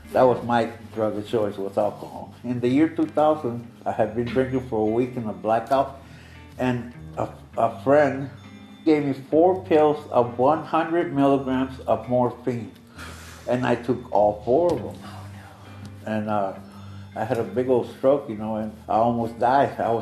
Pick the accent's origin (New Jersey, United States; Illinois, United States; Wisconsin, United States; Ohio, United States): Illinois, United States; Chicago Heights; I grew up in Chicago Heights. We were that poor, you know.